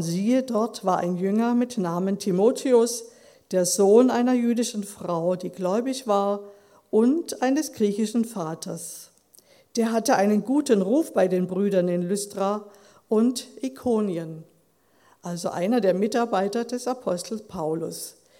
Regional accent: Wetzlar, Hesse, Germany; aus meiner Heimat, also aus Wetzlar

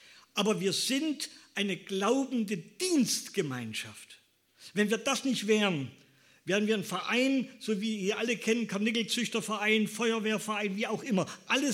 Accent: East Germany, Germany; in den 70er Jahren in der DDR, ich bin ein Kind des Ostens

